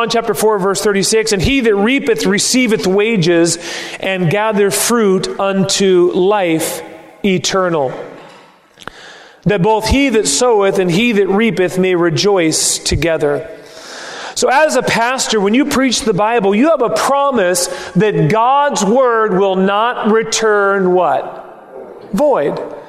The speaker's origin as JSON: {"language": "English", "town": "Seattle", "region": "Washington", "country": "United States", "tie": "born there", "said": "I was born in Seattle. I think it's the greatest mission field in the world."}